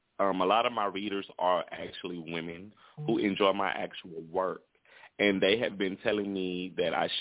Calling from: Shreveport, Louisiana, United States; And I am calling from Shreveport, Louisiana.

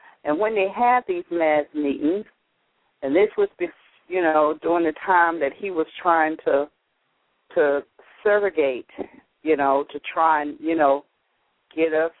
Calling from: Albany, Georgia, United States; Hi, thank you so much for letting me share. I'm from Albany, Georgia. I'm living here in Fort Lauderdale now.

